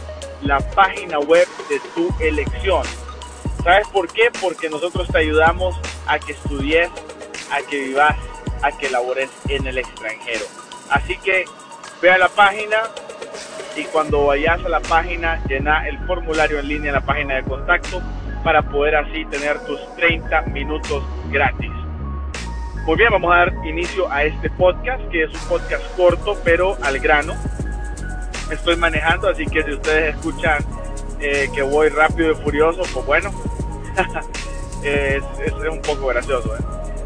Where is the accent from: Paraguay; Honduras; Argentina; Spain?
Honduras; un hondureño y joven emprendedor.